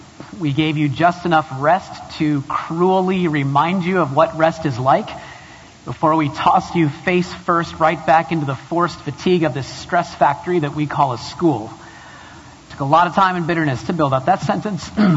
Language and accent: English; Massachusetts, United States; I was born in Massachusetts. I was raised for half of my life at least in Massachusetts. I mean, it's who I am.